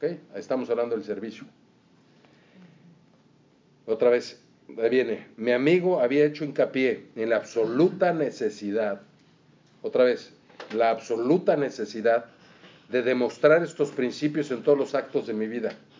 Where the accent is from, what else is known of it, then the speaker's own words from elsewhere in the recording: Mexico; No ha de ser que soy mexicano, porque mis historias no les gustan.